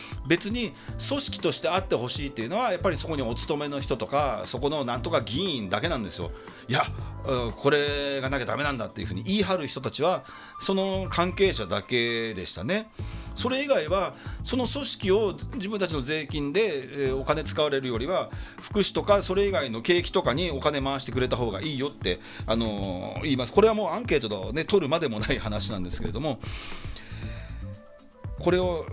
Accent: Yokohama, Kanagawa, Japan; 一番大きいのがこの私の地元の横浜市、ほとんど、まあ、横浜県と言ってもいいところなんですけれども

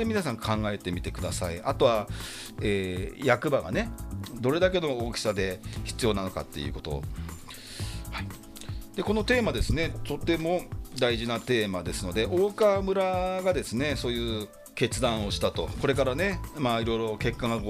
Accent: Yokohama, Kanagawa, Japan; 一番大きいのがこの私の地元の横浜市、ほとんど、まあ、横浜県と言ってもいいところなんですけれども

